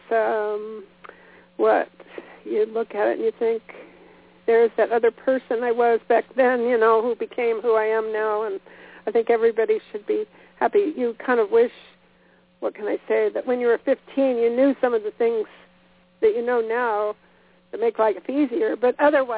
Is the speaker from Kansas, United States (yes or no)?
yes; Kansas, United States; born there; my parents had raised sheep for a while when I was born in Kansas.